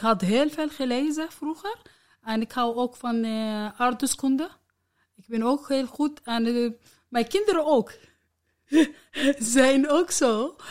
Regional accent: Iraq; Dutch is a second language; now in Netherlands; ik ben Irakezen.

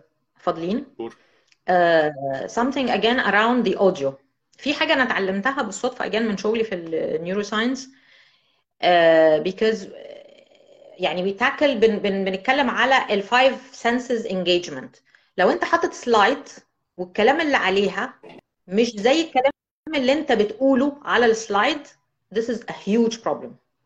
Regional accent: Egypt; وبالذات ان انا لوكال من مصر، عرفت هم غالبا مشاكلهم ايه

